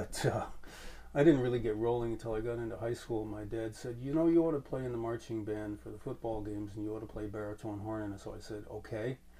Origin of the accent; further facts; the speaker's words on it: North Plainfield, New Jersey, United States; now in Vermont, United States; No, I was from New Jersey, from North Plainfield, New Jersey.